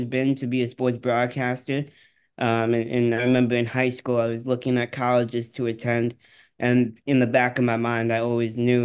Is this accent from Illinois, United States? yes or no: yes; Oak Park, Illinois, United States; growing up in Oak Park, which is a west suburb of Chicago, Northwestern isn't too far away